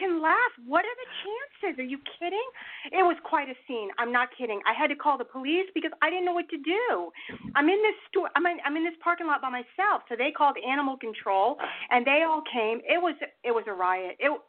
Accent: Florida, United States; Hey, it's … I'm from Florida.

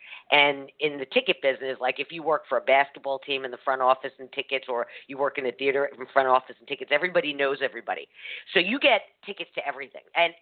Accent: New York, United States; There was a theater out in Jones Beach. I'm from New York.

